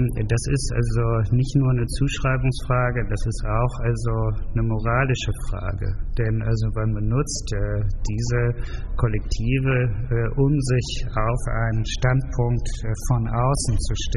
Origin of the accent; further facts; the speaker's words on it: Germany; accent: German; Nur ich wurde natürlich in England oder Amerika als Deutscher behandelt. Wenn ich den Mund aufmachte, man meinen starken deutschen Akzent hörte